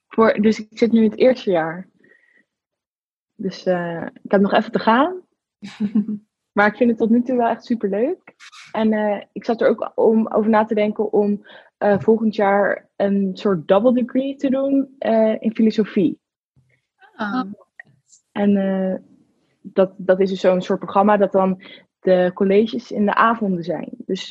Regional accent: Gouda, South Holland, Netherlands; now in Rotterdam, Netherlands; Ik bel uit Gouda en nou, daar ben ik ook opgegroeid, ben ik geboren. En sinds ja, dit jaar studeer ik in Rotterdam en ik ben daar best wel vaak ook. Ik woon daar soort in het appartement van mijn opa soms.

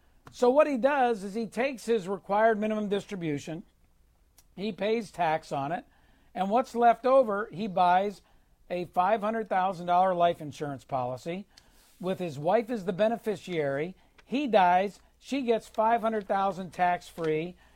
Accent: Philadelphia, Pennsylvania, United States; Because I grew up in South Philadelphia in an Italian family.

